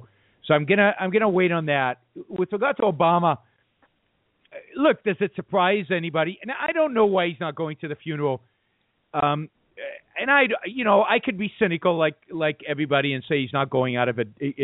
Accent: Israel; English is a second language; also born or lived in United States; so I grew up in Israel most of the time. I actually lived outside of Israel. I had two stints outside of Israel, one at about age 6 to 8, and then another one from 14 to 16. And when I was 14 to 16, I lived in the U.S.

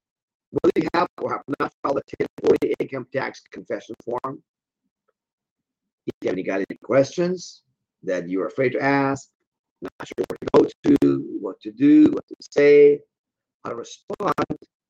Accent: Iran; now in United States; I came from Iran

